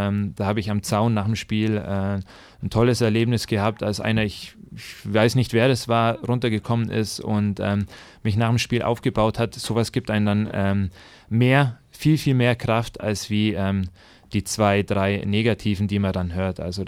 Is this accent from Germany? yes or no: yes; Füssen, Bavaria, Germany; ich komme aus Füssen im Allgäu.